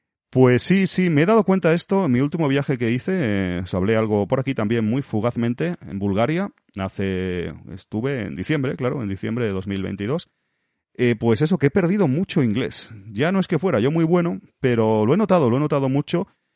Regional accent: Spain; me empujó a comprarme una bicicleta aquí en España, en mi país.

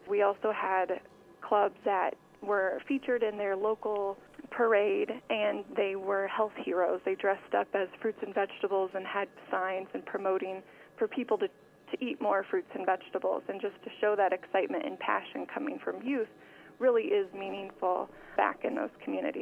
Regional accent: Winterset, Iowa, United States; I'm from Madison County in Winterset, and I was in 4-H in my middle school years.

